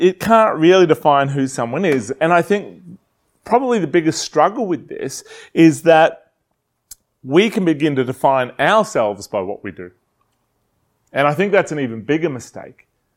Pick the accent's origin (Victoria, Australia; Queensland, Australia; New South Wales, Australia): New South Wales, Australia; I'm a boy from Western New South Wales. I grew up in the country.